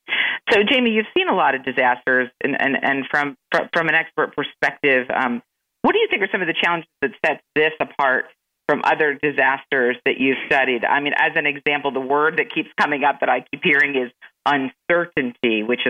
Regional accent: Philadelphia, Pennsylvania, United States; I'm from Philadelphia, so I know a thing or two about grit.

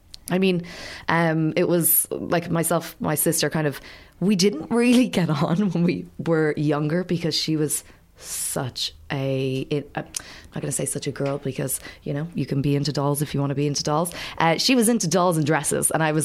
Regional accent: Canada; accent: American; moved away; my accent still, I do still have a little bit of a, some people call it an American accent. It is half Canadian because I did grow up there, but I was born here. So I was born here, moved over there when I was 2.

